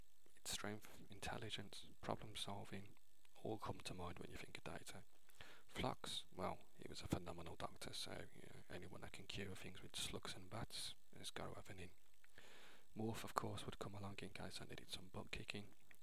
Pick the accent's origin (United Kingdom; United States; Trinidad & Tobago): United Kingdom; England; Yes, I'm from England.